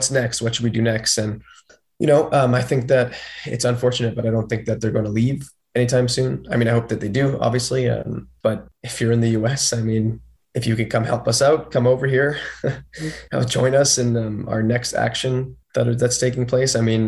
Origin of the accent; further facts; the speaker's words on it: Montreal, Quebec, Canada; my parents live in Montreal, right? They're watching it. I'm from Montreal